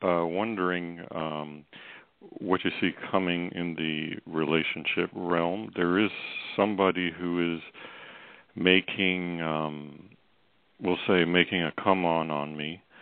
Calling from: Virginia, United States; Hello, I'm calling from Virginia.

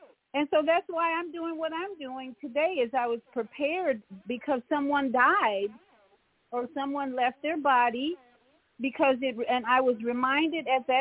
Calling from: Florida, United States; in Florida.

